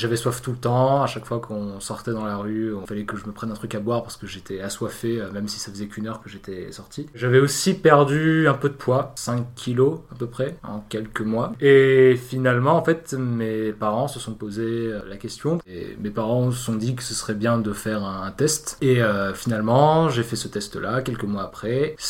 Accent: Avignon, Provence-Alpes-Côte d'Azur, France; born there; 20 ans, je suis en 3e année de licence à Sorbonne Université spécialisée en sciences de la Terre. Je suis né à Avignon en 98.

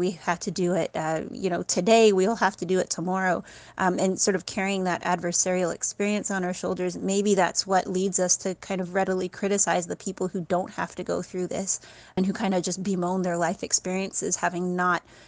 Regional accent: Canada; I'm from Canada. I'm a physician who's also a woman of color.

